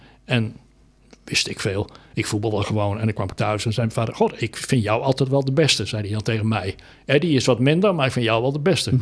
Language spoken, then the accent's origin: Dutch; Netherlands; Met Nederland zijn wij Nederlanders zijn altijd overtuigd dat wij het heel goed gaan doen.